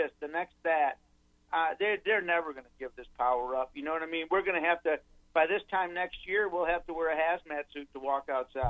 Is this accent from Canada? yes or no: no; Detroit, Michigan, United States; I grew up in Detroit, man.